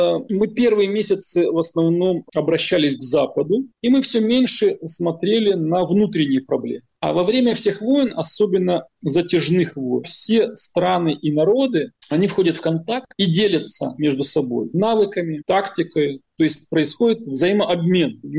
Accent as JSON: {"language": "Russian", "country": "Ukraine", "said": "Как украинец, я называю вещи своими именами."}